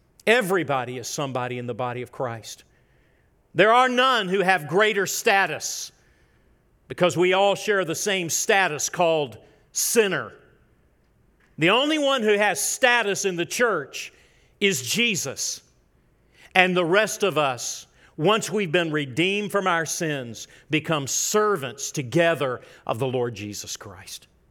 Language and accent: English; Memphis, Tennessee, United States; I grew up in Memphis, Tennessee. On April the 4th of 1968, Martin Luther King was assassinated in my city.